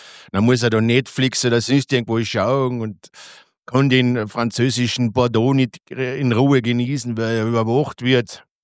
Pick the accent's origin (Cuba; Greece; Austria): Austria; Früher sind wir Österreicher über die Grenze gefahren zum Zigarettenschmuggeln